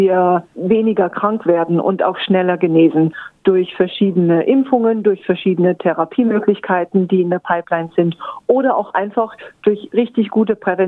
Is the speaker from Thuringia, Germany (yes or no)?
yes; Thuringia, Germany; moved away as an adult; now in Adelaide, Australia; Ich komme aus dem Thüringer Wald.